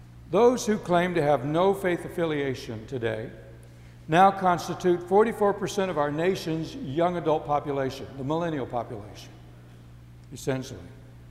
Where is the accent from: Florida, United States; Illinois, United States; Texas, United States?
Texas, United States; San Antonio; And I remember in my teenage years growing up in San Antonio, at one point, I was part of a campaign of high school students where we went down to the Alamo Plaza.